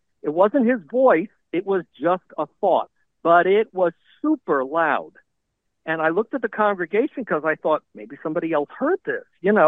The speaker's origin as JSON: {"language": "English", "town": "North Massapequa", "region": "New York", "country": "United States", "tie": "born or raised there", "lives_now": "Pittsburgh, United States", "said": "I grew up in North Massapequa, even though I live in Pittsburgh"}